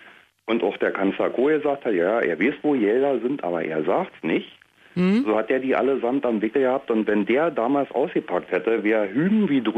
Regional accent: Berlin, Germany; also born or lived in Franconia; ich komme aus dem Westsektor, bin eigentlich gebürtiger Franke, bin hier als Kind im Alter von, weiß ich nicht, mal ein Dreivierteljahr nach Berlin verschleppt worden. Und zieh mir das hier seit 67 rin.

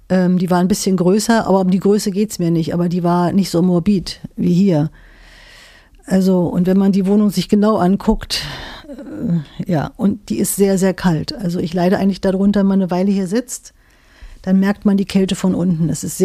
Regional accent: Berlin, Germany; Ich bin ja Berlinerin, habe da noch Freunde, also das ging alles.

